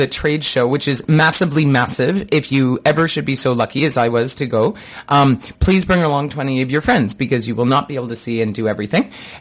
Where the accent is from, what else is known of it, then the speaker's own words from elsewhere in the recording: Ottawa, Ontario, Canada; I'm from Ottawa, but I know nothing.